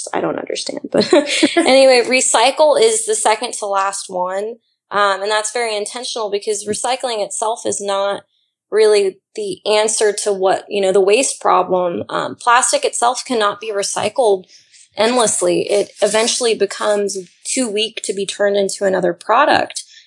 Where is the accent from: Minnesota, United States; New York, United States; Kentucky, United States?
Kentucky, United States; I'm from Kentucky, so I love bourbon and I love gin.